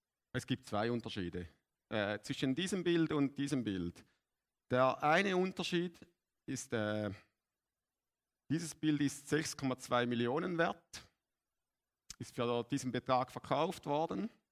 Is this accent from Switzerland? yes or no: yes; Switzerland; als Schweizer geht man mit Schweizer Geld nicht so um, oder?